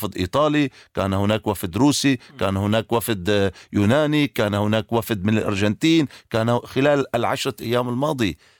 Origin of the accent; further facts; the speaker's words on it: Syria; لأن نحن كسوريين إرادة الحياة لا يمكن لأحد أن يقتل إرادة الحياة